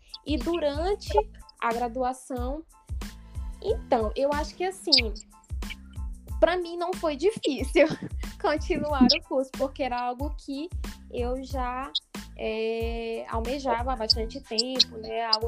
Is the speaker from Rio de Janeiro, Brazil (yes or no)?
no; Tucuruí, Pará, Brazil; now in Marabá, Brazil; eu sou da cidade de Tucuruí, e eu estudava lá, eu iniciei meu curso lá, consegui passar no concurso para Marabá, vim para cá, transferi meu curso